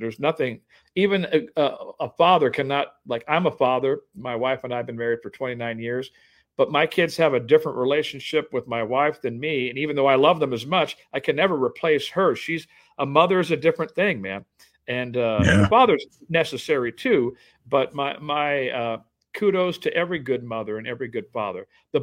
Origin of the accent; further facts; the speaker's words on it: Compton, California, United States; also born or lived in Oregon; We grew up in Compton for the first part of my life. Then we moved to a rural city in Oregon, and where we eventually lived in a car.